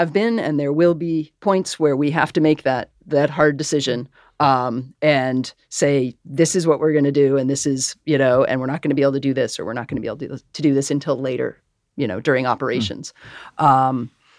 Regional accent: Massachusetts, United States; I grew up in Massachusetts.

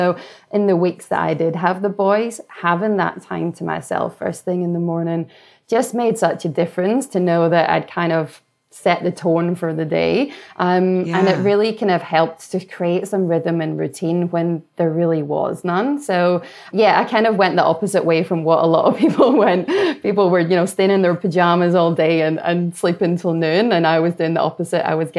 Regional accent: Scotland, United Kingdom; moved away; about to head into hopefully a long, beautiful summer here, which still is hard to wrap my head around growing up in Scotland.

